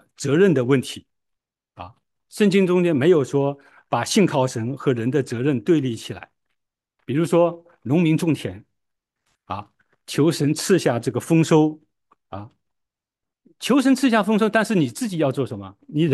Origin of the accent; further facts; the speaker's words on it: China; 我们中国人特别害怕孩子吃苦和失败